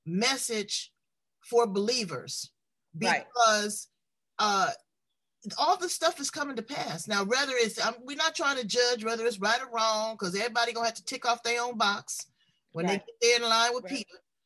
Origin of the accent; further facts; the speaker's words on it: Los Angeles, California, United States; If you see Los Angeles, I was born and raised in Los Angeles.